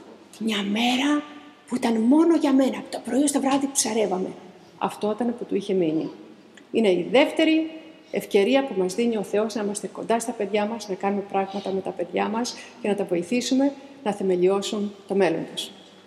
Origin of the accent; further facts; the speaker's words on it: Patras, Western Greece, Greece; να σου πω εγώ συγκεκριμένα τις αμαρτίες που είμαι από την Πάτρα και έχω ζήσει